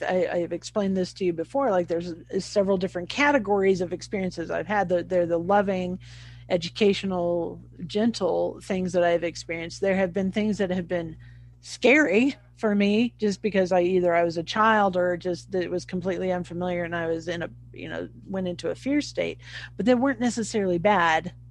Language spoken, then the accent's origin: English; Montrose, Colorado, United States; This was in my hometown of Montrose, Colorado. I was 7 years old